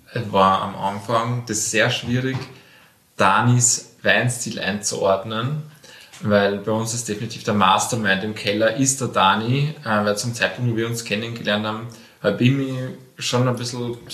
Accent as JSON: {"language": "German", "town": "Spitz", "region": "Lower Austria", "country": "Austria", "tie": "born or raised there", "said": "Also ich bin gebürtig aus der Wachau, bin in Spitz aufgewachsen, born and raised quasi am Beginn des Spitzer Grabens."}